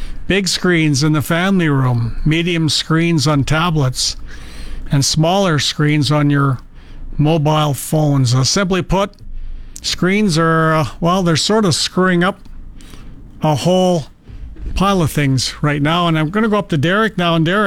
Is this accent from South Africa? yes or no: no; Regina, Saskatchewan, Canada; You know, I can remember growing up in Regina, there were 6 curling rinks